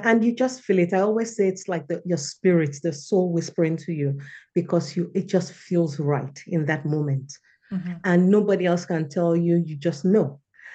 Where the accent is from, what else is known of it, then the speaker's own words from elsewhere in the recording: Nigeria; I come from a traveling family, right? I grew growing up in Nigeria.